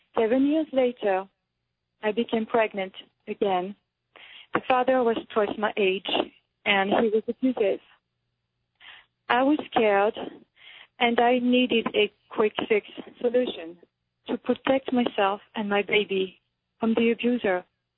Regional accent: France; English is a second language; I grew up in a country that accept abortion as a part of women's life. It's not something that was open for debate when I was growing up in France.

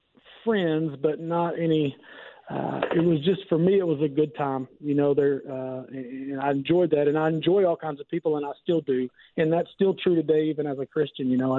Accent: Arkansas, United States; So I grew up in Central Arkansas.

